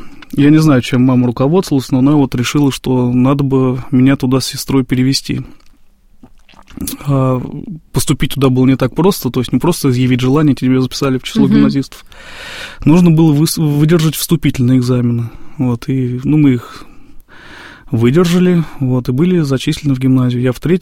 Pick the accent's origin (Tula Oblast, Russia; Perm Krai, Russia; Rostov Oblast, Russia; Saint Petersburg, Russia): Tula Oblast, Russia; Tula; Вот в этот год меня и мою младшую сестру в моем родном городе Тула мама отвела в храм, и нас там крестили.